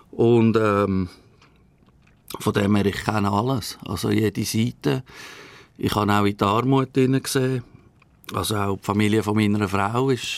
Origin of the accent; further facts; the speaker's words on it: Switzerland; now in Cuba; Die Schweizer gelten überall als reiche Leute, weil das Image der Banken, obwohl es ja nicht so ist, Banken sind ja nicht am Volk eigentlich, aber wo man als Schweizer reinkommt